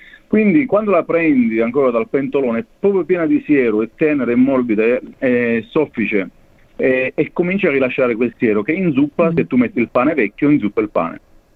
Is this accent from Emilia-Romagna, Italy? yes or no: no; Sicily, Italy; La ricotta per me, che sono siciliano, è una delle cose che mi ricordano più la Sicilia nel mondo dei formaggi